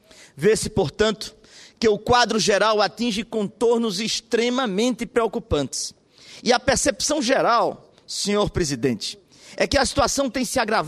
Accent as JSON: {"language": "Portuguese", "region": "Paraíba", "country": "Brazil", "said": "Como paraibano, senhor presidente"}